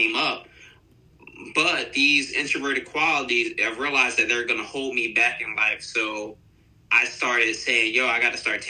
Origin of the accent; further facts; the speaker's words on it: Chester, Pennsylvania, United States; So I'm from Chester, PA, a small town. I guess you could say where there's a lot of underprivileged youth, a lot of people not getting great opportunities or light.